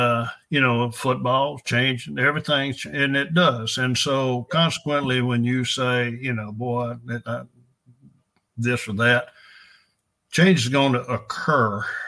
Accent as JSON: {"language": "English", "town": "El Dorado", "country": "United States", "tie": "born or raised there", "said": "I was raised in El Dorado."}